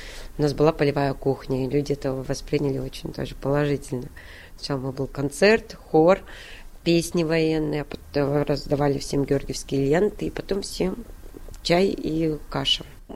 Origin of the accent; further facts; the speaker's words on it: Kara-Balta, Chüy Region, Kyrgyzstan; только не в России, а в городе Карабалта. Это бывшая Киргизская ССР. Я родилась и выросла там в Советском Союзе.